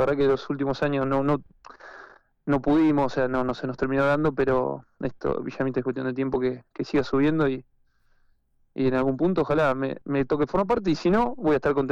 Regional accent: Bahía Blanca, Buenos Aires Province, Argentina; A ver, yo soy de acá directamente, o sea, vivo acá, tengo mi casa acá, mi

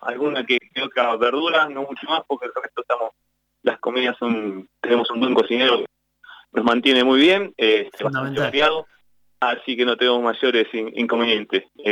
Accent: Punta Alta, Buenos Aires Province, Argentina; Soy de Punta Alta, Puerto Belgrano, cerca de Bahía Blanca.

